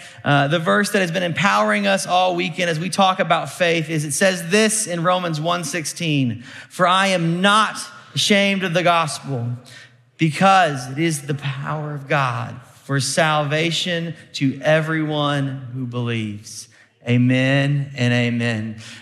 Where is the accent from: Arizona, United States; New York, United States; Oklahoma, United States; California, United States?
Oklahoma, United States; Tulsa; I just need to tell you, I am from Tulsa, Oklahoma, and always a little bit reticent to head south to Texas